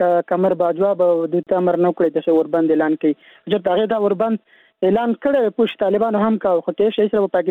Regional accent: Helmand, Afghanistan; د هلمند ولایت نه فلان دلته موږ په هلمند کې یو

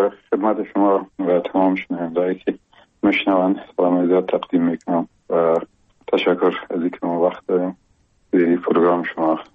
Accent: Logar, Afghanistan; در یک فامیلی بسیار مهربان و متدین یکی از قریه های بسیار قشنگ ولایت لوگر مرز مربوطات ولسوالی محمد آقا یک قریه با اسم گمران و شیرازه یاد میشه در اونجا به دنیا آمدیم و اون سالای اول زندگی رو اونجا در آغوش پدر و مادر بزرگ شدیم

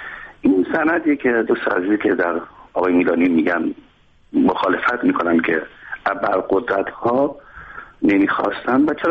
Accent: Iran; من به عنوان یک ایرانی که هم دوره اون شاه خدا بیاموز بودم و هم این دوران بعد از انقلاب در جنگ و دورانی هم خود از کشور زندگی کردم

